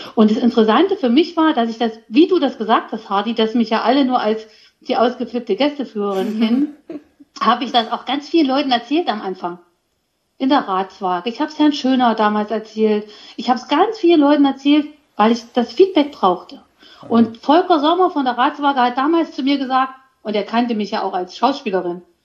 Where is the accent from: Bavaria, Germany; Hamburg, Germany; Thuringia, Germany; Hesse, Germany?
Thuringia, Germany; Bad Langensalza; born there; Okay, also ich bin gebürtige Bad Langensalzerin. Vor 50 Jahren hier in dieser Stadt habe ich das Licht der Welt erblickt.